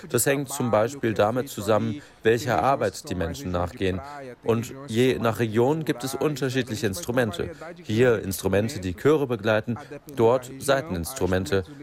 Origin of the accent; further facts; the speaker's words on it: Brazil; Ich bin Brasilianer, also habe ich es im Blut.